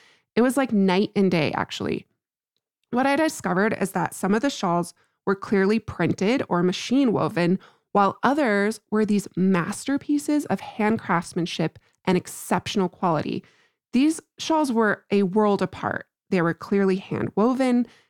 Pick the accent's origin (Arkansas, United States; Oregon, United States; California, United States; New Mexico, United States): New Mexico, United States; and I got to do it in my home state of New Mexico.